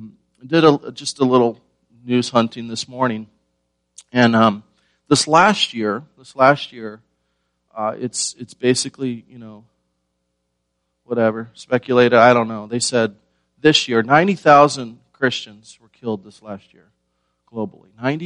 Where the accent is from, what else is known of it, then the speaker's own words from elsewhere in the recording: United States; Because I'm an American, right?